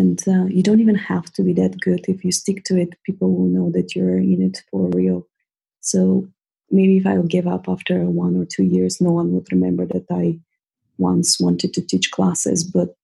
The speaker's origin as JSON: {"language": "English", "country": "Bulgaria", "second_language": "English", "said": "I find that I come across more authentic in English, which is not even my native language. But the first time I remember when I had to go back home to Bulgaria to teach a yoga class in my own language, it was so difficult."}